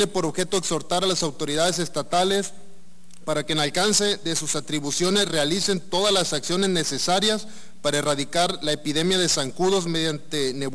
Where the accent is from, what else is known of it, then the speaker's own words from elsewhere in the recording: Mexico; quisiera de manera particular como ciudadano mexicano, como diputado, expresar mi solidaridad